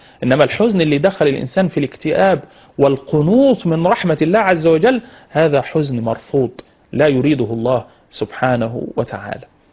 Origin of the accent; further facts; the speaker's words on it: Egypt; احنا عندنا في مصر بنسميه الفرح